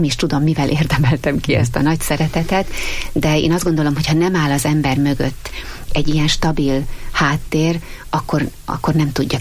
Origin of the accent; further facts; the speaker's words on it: Sátoraljaújhely, Borsod-Abaúj-Zemplén, Hungary; A férjemmel úgy terveztük az életünket, hogy Sátoraljá új helyen maradunk. Mind a ketten ott születtünk, ott volt és ott van a családunk